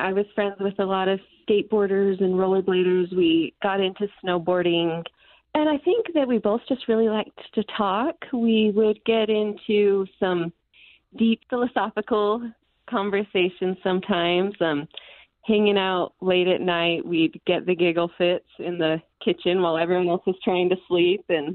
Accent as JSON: {"language": "English", "region": "Utah", "country": "United States", "tie": "born or raised there", "also_born_or_lived": "Philippines / Nebraska", "said": "I was born here in Utah, and then we moved to the Philippines, where my next sister and my brother Weston was born. And then we lived in Nebraska for a while"}